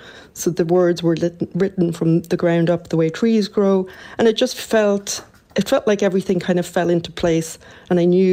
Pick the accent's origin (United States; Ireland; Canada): Ireland; being Irish